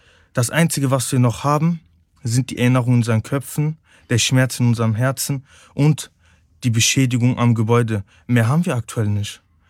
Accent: Cologne, North Rhine-Westphalia, Germany; Aber Köln ist meine Heimat. Deutschland ist meine Heimat.

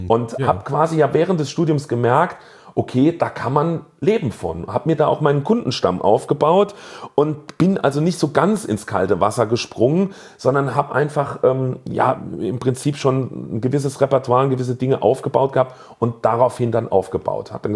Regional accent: Saarland, Germany; bei uns im Saarland

